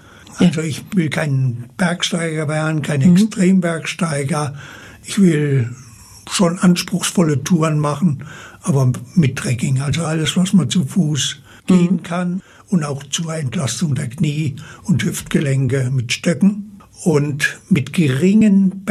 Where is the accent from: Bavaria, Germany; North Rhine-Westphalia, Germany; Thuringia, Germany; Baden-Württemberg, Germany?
Thuringia, Germany; Zella-Mehlis; Ich komme aus Zellamelis, Südthüringen, da wo manche Urlaub machen, da bin ich zu Hause, bin ich geboren und nach dem Berufsleben dort wieder zurückgekehrt.